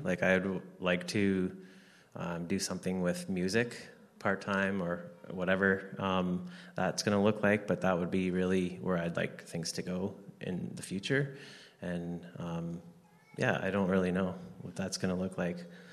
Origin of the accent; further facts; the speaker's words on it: Toronto, Ontario, Canada; I was born in Toronto, Ontario, and lived most of my life around that area. And then later on, actually I met my wife in grade 8 in our small town when we moved outside of Toronto area.